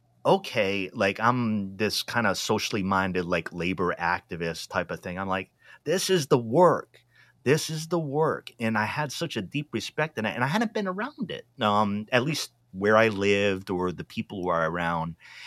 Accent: Rhode Island, United States; I grew up in Rhode Island, a large Portuguese population, family background, Portuguese.

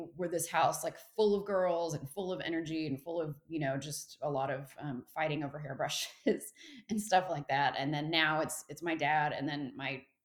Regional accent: Texas, United States; moved away as an adult; also born or lived in California; So I am now near Austin, Texas, and I'm born and raised in Texas. But when I was 18, I was like, get me out of here. So I like ran as fast as I could to California and thought I would be there forever.

